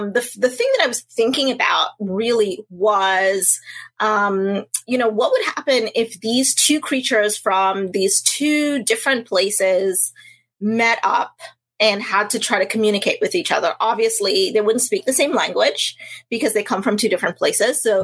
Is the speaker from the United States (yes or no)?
no; Trinidad & Tobago; And where I grew up in Trinidad and Tobago, I think a lot of people probably know the story of Treasure Island